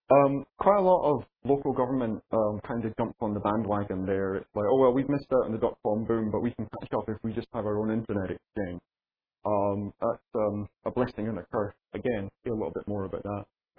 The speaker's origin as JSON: {"language": "English", "town": "Edinburgh", "region": "Scotland", "country": "United Kingdom", "tie": "born or raised there", "said": "in my hometown of Edinburgh in Scotland"}